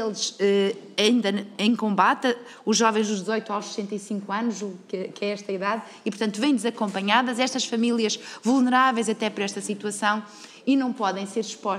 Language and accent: Portuguese; Minho, Portugal; diz-se na minha terra, porque eu também sou minhota